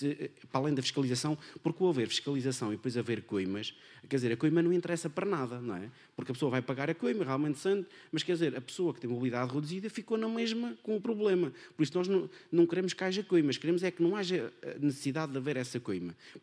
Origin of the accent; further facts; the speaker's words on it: Castelo Branco, Portugal; Eu sou de Castelo Branco, do interior do país, que também não é dos melhores sítios